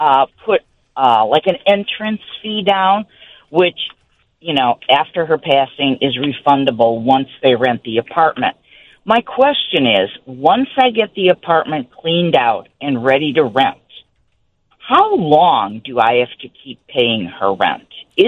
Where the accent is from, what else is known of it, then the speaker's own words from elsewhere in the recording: Wisconsin, United States; I'm from Wisconsin originally